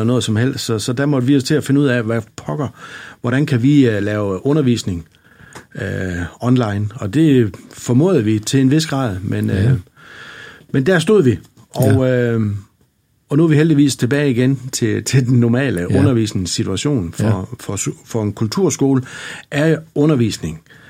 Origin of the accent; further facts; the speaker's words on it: Lønborg, Central Denmark Region, Denmark; Men jeg er rigtig lokal. Jeg er barnefødt ud i Lønborg.